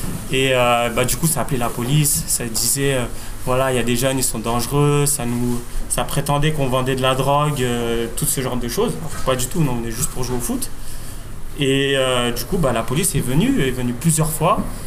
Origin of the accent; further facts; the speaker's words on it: Paris, Île-de-France, France; Ce qu'on a vu à Los Angeles, on a réussi à le ramener chez nous à Paris.